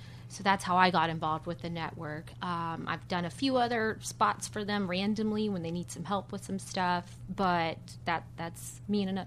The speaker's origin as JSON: {"language": "English", "town": "Pensacola", "region": "Florida", "country": "United States", "tie": "born or raised there", "said": "I'm born and raised in Pensacola. Yes."}